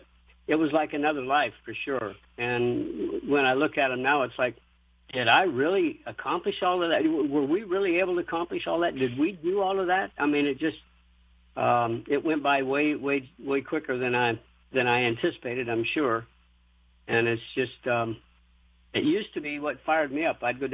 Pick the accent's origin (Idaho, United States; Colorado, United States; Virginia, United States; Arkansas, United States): Colorado, United States; I was raised in the mountains of Colorado. The nearest racetrack was in Denver